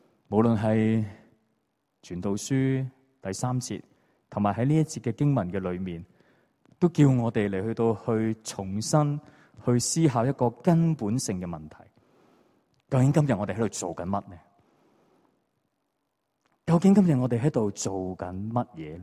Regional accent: China; 就好像我们中国人经常都会讲到什么分久必合、合久必分

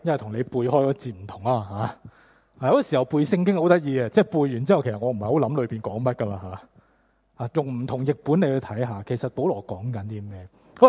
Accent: Hong Kong; 作为香港人，是吧？很难专注一件事

